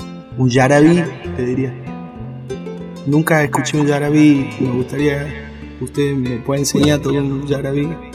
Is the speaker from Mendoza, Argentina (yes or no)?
no; El Carmen, Jujuy, Argentina; Bueno, yo también soy del Carmen y vengo de su tierra.